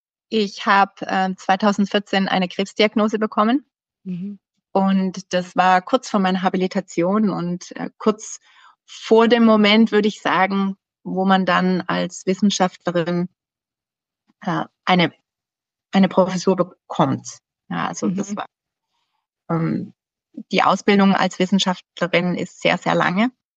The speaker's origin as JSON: {"language": "German", "town": "Schwäbisch Hall", "region": "Baden-Württemberg", "country": "Germany", "tie": "born or raised there", "lives_now": "Vienna, Austria", "said": "Ich bin aufgewachsen in Schwäbisch Hall. Das ist ein relativ kleiner Ort, eine kleine Stadt in Deutschland, im Süden von Deutschland."}